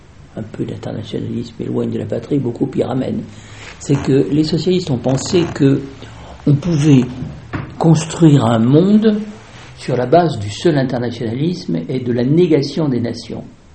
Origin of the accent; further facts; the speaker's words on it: Belfort, Bourgogne-Franche-Comté, France; born there; Moi, je suis né à Belfort.